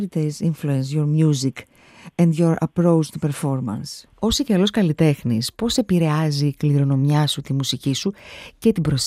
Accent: Sicily, Italy; Greek is a second language; Εξάλλου μεγάλωσα στη Σικελία, το μουσικό μου background είναι πολύ διαφορετικό.

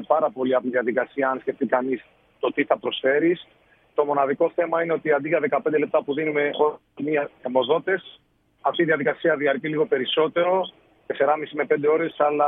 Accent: Drama, Eastern Macedonia and Thrace, Greece; Εγώ επειδή ήμουν από τη Δράμα

